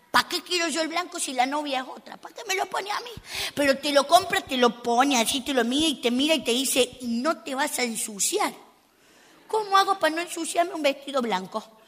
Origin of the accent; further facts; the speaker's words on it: Argentina; No sé cómo es aquí, pero en Argentina, de donde yo vengo, las bodas